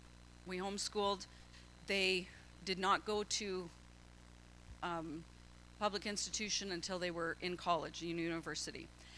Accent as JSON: {"language": "English", "town": "Camrose", "region": "Alberta", "country": "Canada", "tie": "born or raised there", "said": "thankful that in my hometown in Camrose"}